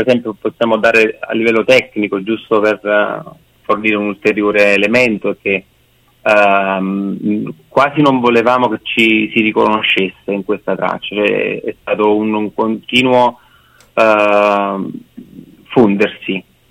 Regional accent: Naples, Campania, Italy; forse perché siamo napoletani.

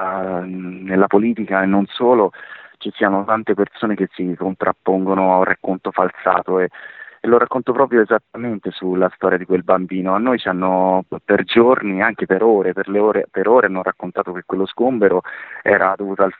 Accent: Tuscany, Italy; sono toscano. Se ci fate caso, tutti i toscani finiscono i propri cognomi

